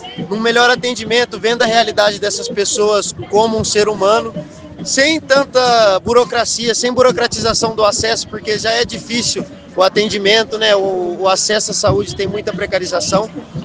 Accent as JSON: {"language": "Portuguese", "town": "Guaiçara", "region": "São Paulo", "country": "Brazil", "said": "eu sou da cidade de Guaiçara, é a região de Bauru mesmo."}